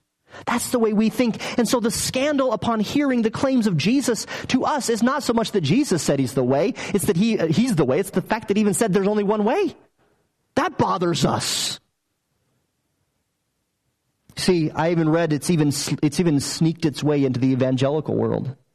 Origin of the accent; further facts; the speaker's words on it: United States; But as an American, I sure wouldn't like it if I didn't have all those options.